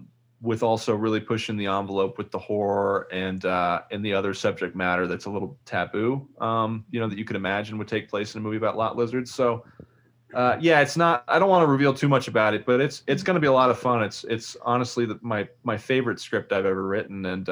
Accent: Oklahoma, United States; I'm from Oklahoma where, you know, one of our main exports is lot lizards.

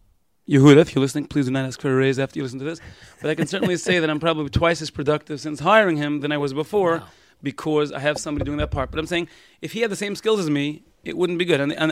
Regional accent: Brooklyn, New York, United States; I'm from Brooklyn. Yeah. I speak fast.

